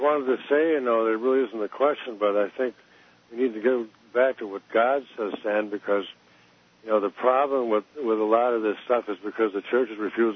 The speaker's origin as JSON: {"language": "English", "region": "Wisconsin", "country": "United States", "said": "I'm from Wisconsin."}